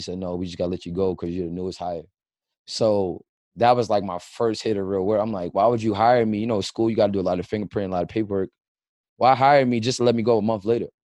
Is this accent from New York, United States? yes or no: yes; Queens, New York, United States; also born or lived in New Jersey / Niagara Falls / Brooklyn; I'm from Queens. I was born in Jersey. I lived in Niagara Falls. After Niagara Falls, I moved to Brooklyn.